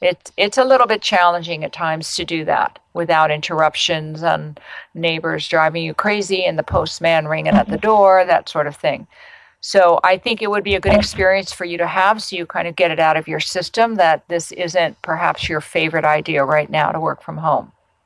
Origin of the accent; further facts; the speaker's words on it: California, United States; My home state. Hello, California.